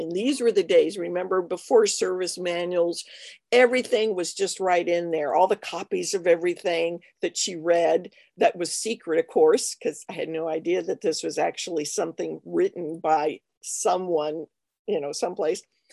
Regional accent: El Cajon, California, United States; I'm from Southern California, and my hometown is actually El Cajon, which is part of San Diego County.

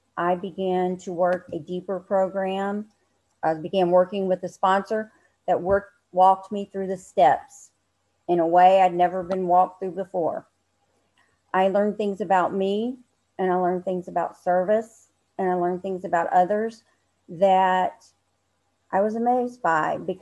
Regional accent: Michigan, United States; Hi everyone … I'm from Michigan.

